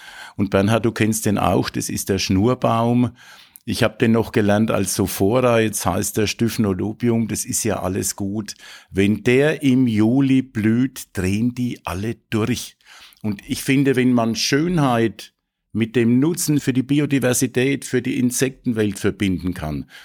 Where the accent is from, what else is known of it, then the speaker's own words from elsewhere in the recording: Erlabrunn, Bavaria, Germany; ich komme aus Erlabrunn